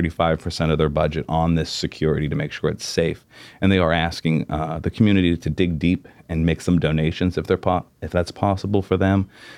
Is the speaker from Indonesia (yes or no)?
no; Pennsylvania, United States; I grew up in the South Hills. I could not have imagined my little community having a Pride event.